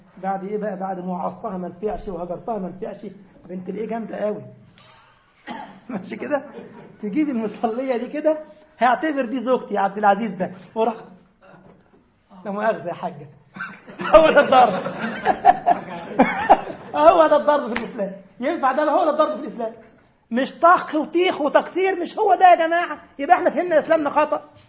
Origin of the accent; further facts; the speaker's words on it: Egypt; عارف عندنا في مصر عيب قوي